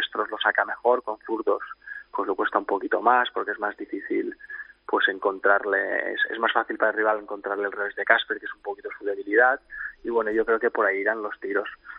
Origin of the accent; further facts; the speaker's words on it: Manacor, Balearic Islands, Spain; Nosotros somos del mismo pueblo, somos de Manacor.